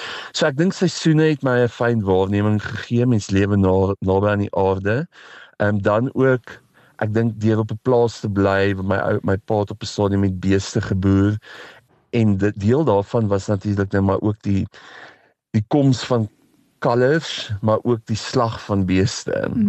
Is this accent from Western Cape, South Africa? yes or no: no; Pretoria, Gauteng, South Africa; ek het groot geword net buite Pretoria op die familieplaas naby Hennopsrivier. En dit was destyds ver uit Pretoria uit gewees. So dit was platteland en ek was in 'n plaas laerskool met 150 kinders.